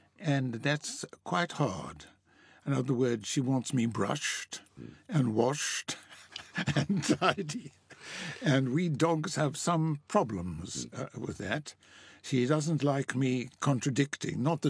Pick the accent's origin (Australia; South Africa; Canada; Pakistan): South Africa; now in London, United Kingdom; No, I'm still South African after all these many, many years. I'm not English.